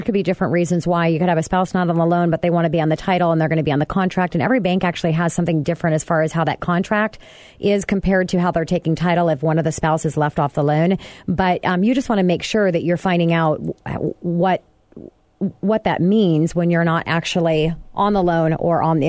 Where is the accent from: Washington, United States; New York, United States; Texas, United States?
Washington, United States; Federal Way; I grew up in Federal Way, and Redondo didn't live in the Redondo area.